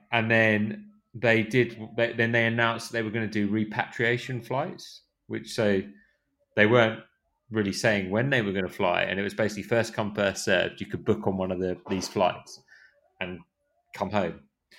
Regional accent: United Kingdom; hot in that time of year, especially for a Brit who's not used to the hot temperatures in February.

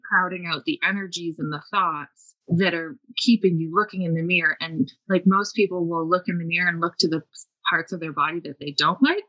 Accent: Canada; I am Canadian.

